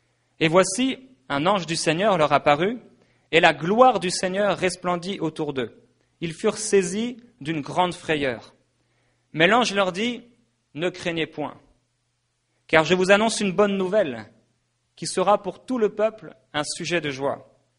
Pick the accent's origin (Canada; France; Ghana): France; accent: French; je suis français, alors il faudra m'excuser, mon accent français.